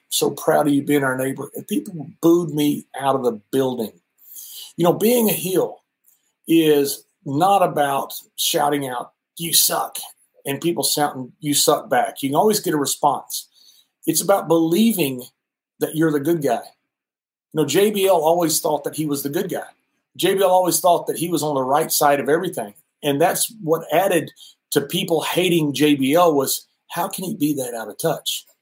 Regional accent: Abilene, Texas, United States; I was born in Abilene, Texas. Went to school, obviously, at Abilene Christian.

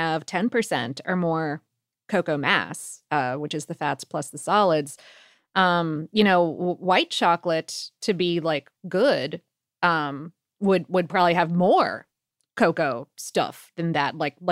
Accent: Florida, United States; I don't necessarily get it, but I grew up in Florida, so I'm like, why?

